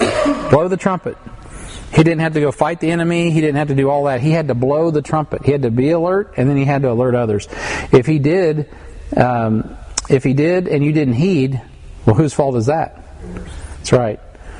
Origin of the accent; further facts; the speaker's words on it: United States; as an American and as a Christian, as a patriot